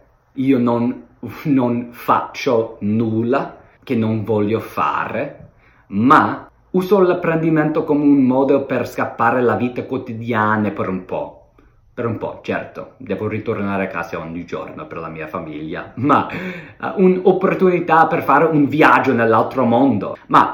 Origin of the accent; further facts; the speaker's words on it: England, United Kingdom; Italian is a second language; Io sono inglese, ma la mia mamma è nata in Sette Frati, una piccola cittadina mezzo sopra le montagne nella provincia di Frosinone. Ho cominciato a imparare italiano